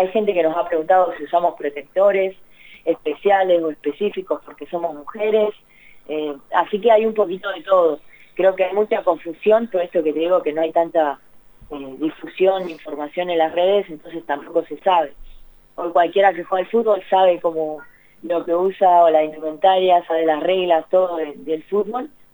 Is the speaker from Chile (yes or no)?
no; Verónica, Buenos Aires Province, Argentina; yo soy de Verónica, un pueblo acá cerca de La Plata